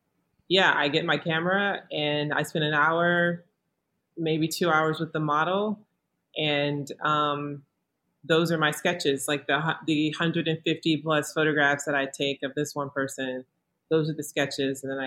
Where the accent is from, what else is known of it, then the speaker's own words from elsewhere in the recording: the South, United States; I felt like I grew up with in the South, or what I had to have, or what my mom taught me